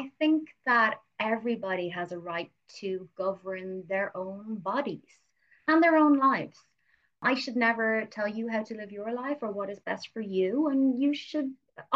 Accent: Ireland; because I am an Irish

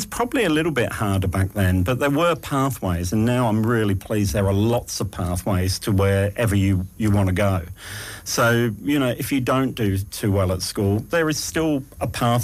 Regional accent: England, United Kingdom; accent: English; now in Australia; I think coming from the UK to Australia, it's lifting that class structure. And you can hear my accent, you know, it's an English accent, but it's not an upper crust posh accent.

